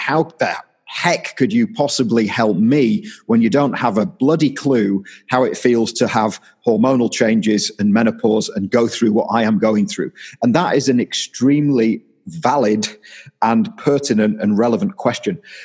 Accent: Yorkshire and the Humber, United Kingdom; because I'm from Yorkshire and the family's from Yorkshire

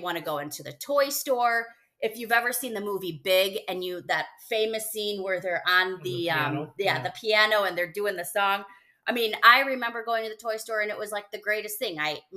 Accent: Chicago, Illinois, United States; And we're from Chicago. So, I mean, Chicago. So by default, we're a little more loud than normal.

